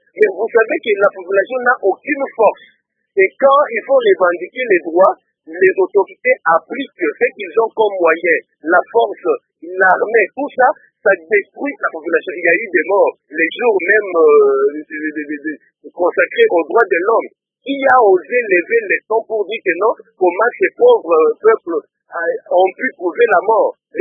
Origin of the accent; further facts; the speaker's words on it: Mbuji-Mayi, Kasaï-Oriental, DR Congo; ici au Congo et particulièrement ici chez nous en Mbujimayi